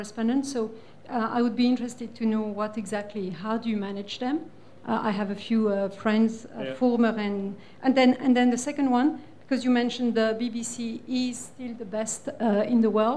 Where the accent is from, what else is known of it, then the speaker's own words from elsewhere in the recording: New Zealand; I'm actually a Kiwi, but I lost my accent